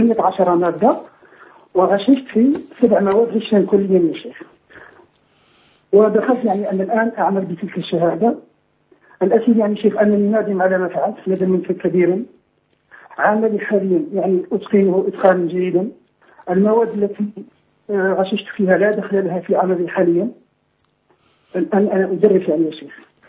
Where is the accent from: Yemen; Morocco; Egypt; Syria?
Morocco; وأنا من المغرب.